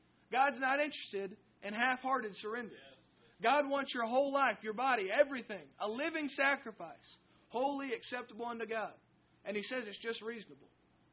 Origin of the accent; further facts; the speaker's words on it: Alabama, United States; Now, we're out from Alabama, so I see both and I think two.